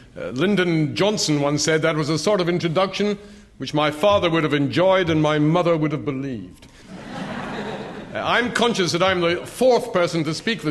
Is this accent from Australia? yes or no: no; United Kingdom; whether, as a British politician, I should be speaking in a debate about the United States.